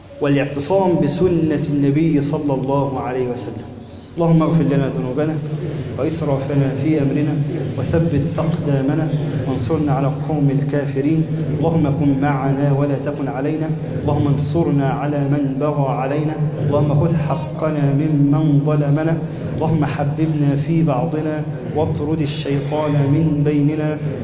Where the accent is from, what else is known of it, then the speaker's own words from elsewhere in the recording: Egypt; اللهم يا ربنا اجعل بلدنا مصر أمنا أمانا سخاء رخاء